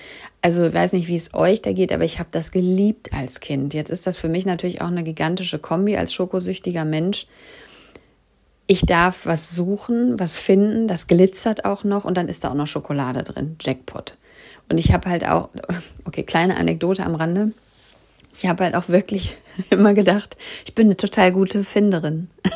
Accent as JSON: {"language": "German", "town": "Bochum", "region": "North Rhine-Westphalia", "country": "Germany", "tie": "born or raised there", "said": "Da bin ich in meiner Heimat unterwegs gewesen, in Bochum"}